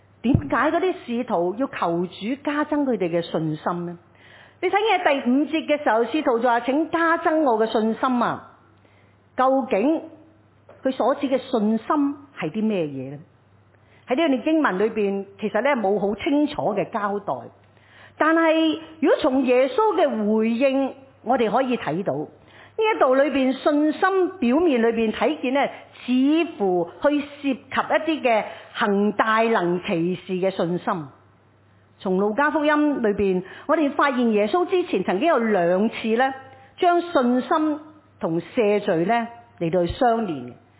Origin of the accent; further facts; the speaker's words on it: Hong Kong; 就好像我们今日我们香港人，我们都为到我们这个城市，我们有时都会感到很难过很无奈一样。